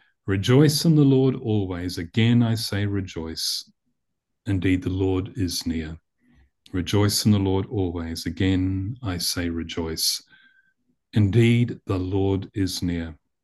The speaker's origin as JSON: {"language": "English", "town": "Christchurch", "region": "Canterbury", "country": "New Zealand", "said": "Isn't Christchurch a great place to live? We're all from Christchurch this morning, the three of us."}